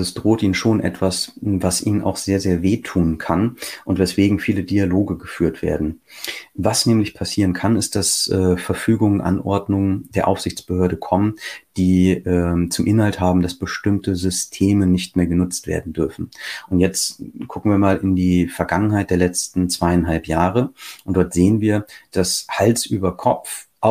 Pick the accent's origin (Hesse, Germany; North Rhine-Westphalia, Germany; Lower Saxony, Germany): Lower Saxony, Germany; weil ich als Niedersachse immer diese Beispiele direkt vor der Nase habe.